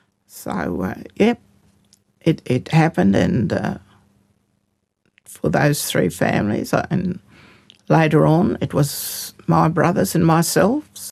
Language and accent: English; Cowra, New South Wales, Australia; born there; I was born in Cowra, an Aboriginal mission called Arambi, run by mission managers.